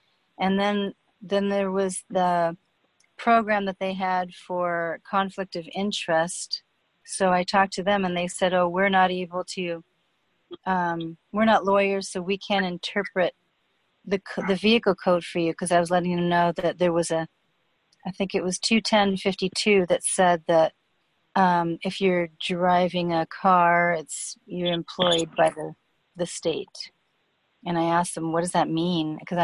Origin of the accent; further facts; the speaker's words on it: California, United States; Hey, I'm from California, and I'm in the states, the California Assembly.